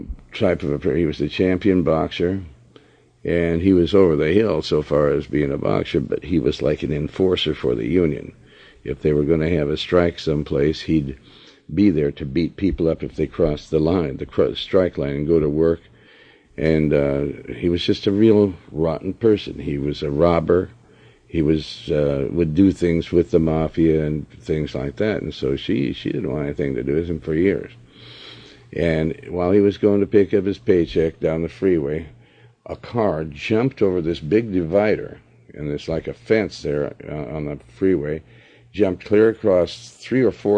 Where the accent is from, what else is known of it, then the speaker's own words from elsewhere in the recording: Chapel, Missouri, United States; born there; I was born in the Ozarks in Chapel, Missouri